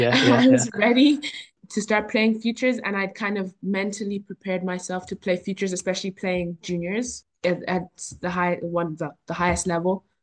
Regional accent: Ireland; And I was like, oh yeah, I'm Irish and I'm top 100. You don't see many people. It just made you feel prouder to be an Irish player in the top 100 because not many people are there.

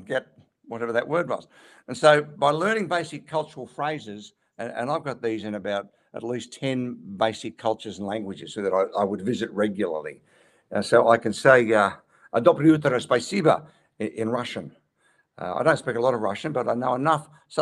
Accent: Australia; And it always makes you, as an Aussie, I feel good going to Ireland

